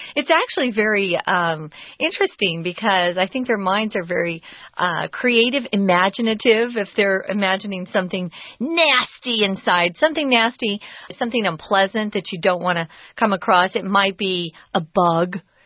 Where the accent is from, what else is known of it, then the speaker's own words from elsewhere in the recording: Arizona, United States; Scorpion is what I always think of because I'm from Arizona.